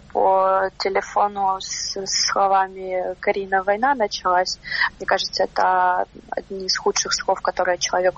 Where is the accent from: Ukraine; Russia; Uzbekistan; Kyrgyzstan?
Ukraine; когда они узнали, что я с Украины